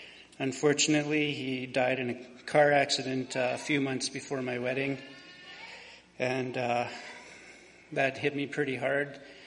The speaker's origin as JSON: {"language": "English", "town": "Nipawin", "region": "Saskatchewan", "country": "Canada", "tie": "born there", "said": "I was born in Nipawin, Saskatchewan."}